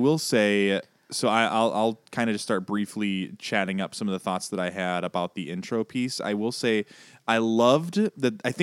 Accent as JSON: {"language": "English", "country": "Ireland", "said": "I'm Irish. I'm so glad that that's not my family."}